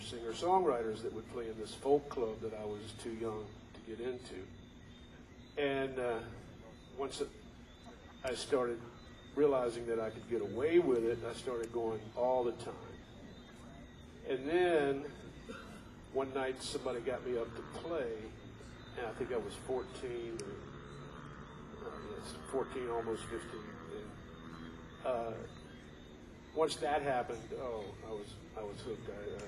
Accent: Asheville, North Carolina, United States; that song was written by my friend Ray Sisk, who was a songwriting mentor to me growing up in Asheville.

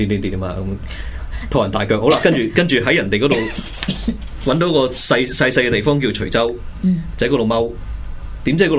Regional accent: Hong Kong; 佢唔赞成我哋香港人攞翻

